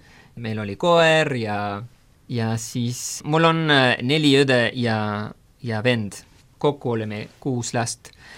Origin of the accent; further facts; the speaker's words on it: Mendoza, Argentina; kui tulime tagasi Buenos Airesest Mendozasse koolida